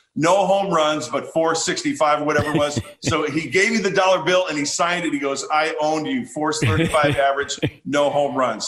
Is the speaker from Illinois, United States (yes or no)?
yes; Joliet, Illinois, United States; I mean, I grew up in Joliet, Illinois.